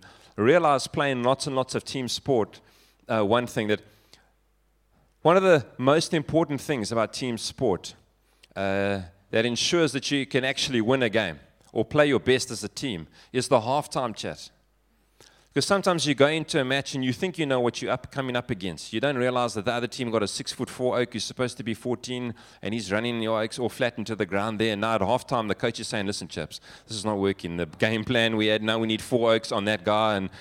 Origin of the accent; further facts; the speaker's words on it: Johannesburg, Gauteng, South Africa; I'm born and bred in Joburg.